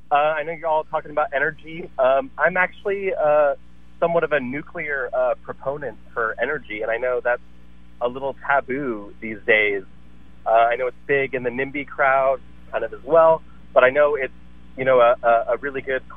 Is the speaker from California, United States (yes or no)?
yes; Sacramento, California, United States; I'm from Sac, so we got SMUD.